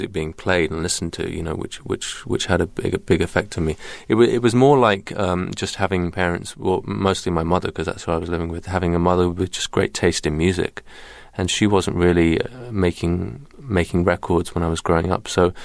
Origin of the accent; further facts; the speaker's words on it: England, United Kingdom; I grew up in England, but was obsessed with country music.